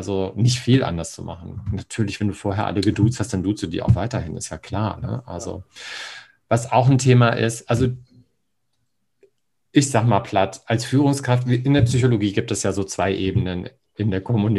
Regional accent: Hamburg, Germany; ich komme ja aus Hamburg und da gibt es den Hagenbecks Tierpark und ein Atlantikhaus.

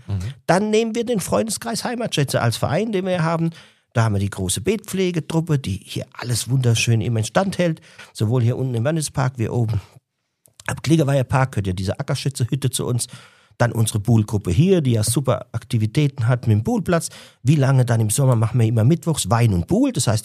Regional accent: Wassertrüdingen, Bavaria, Germany; Ich bin aus Wassertrüdingen, kennst du Wassertrüdingen? Nein, kein blassen Schimmer. Wo ist das? So, ja, südlich von Ansbach.

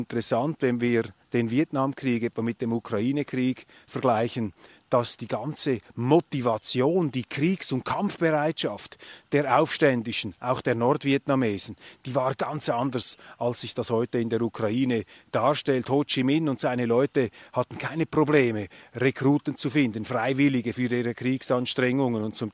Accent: Switzerland; Und als Europäer, als Schweizer, beschleicht einen hier immer das Gefühl, dass unsere Welt da schwächelt

